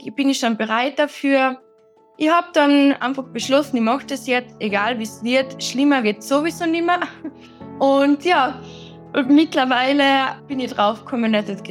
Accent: Austria; Ich komme aus Österreich, wie man vielleicht hört.

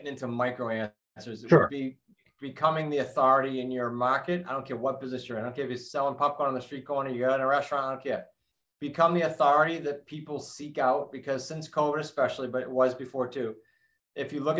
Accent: New England, United States; accent: New England; if you don't mind dealing with my New England accent

